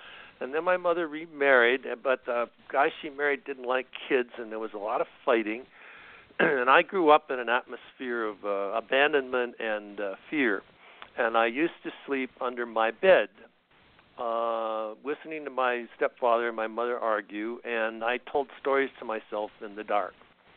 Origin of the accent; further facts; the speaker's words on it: Canada; now in United States; I was in Canada at the time. I was born and raised in Canada. I'm an American citizen now, but for much of my life I was a Canadian citizen.